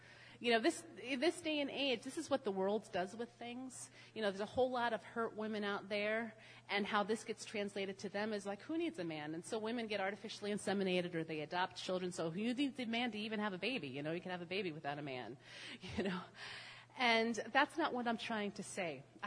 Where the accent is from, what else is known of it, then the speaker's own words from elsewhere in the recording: Brooklyn, New York, United States; I grew up in Brooklyn in a working class home.